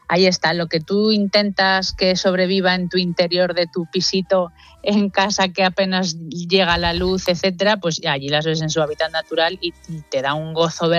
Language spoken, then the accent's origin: Spanish; Cuenca, Castilla-La Mancha, Spain; yo que soy de Cuenca, pues imagínate la de plantas que te encuentras